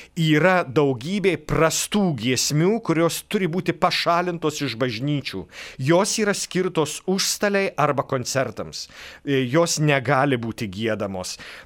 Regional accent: Šakiai, Marijampolė County, Lithuania; aš esu kilęs iš Šakių ir užaugau tiesiog ne mokykloje, o bažnyčioje

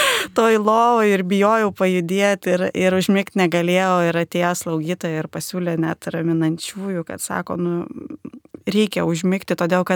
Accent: Kaunas, Kaunas County, Lithuania; aš pati esu kaunietė ir aš abejoju, kad aš Kaune būčiau gavusi tokią greitą pagalbą

